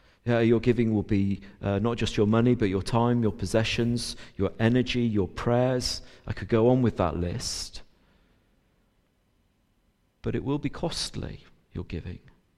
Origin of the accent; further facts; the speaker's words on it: Yorkshire and the Humber, United Kingdom; I say this as a Yorkshireman with deep pockets, where the change is hard to find.